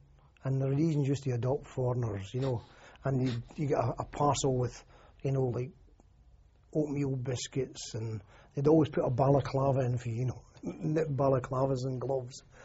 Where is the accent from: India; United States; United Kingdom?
United Kingdom; you're sitting there as a Brit